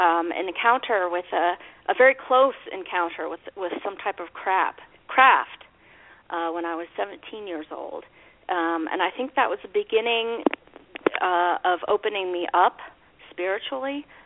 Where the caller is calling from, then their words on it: Fort Collins, Colorado, United States; I'm calling from Colorado.